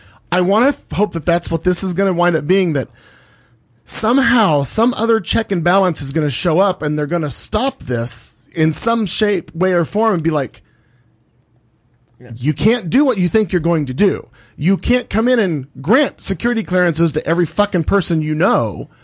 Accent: United States; not only as an American, but as a gay man in this world

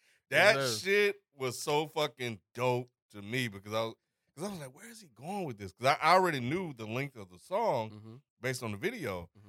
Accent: Louisiana, United States; Louisiana.

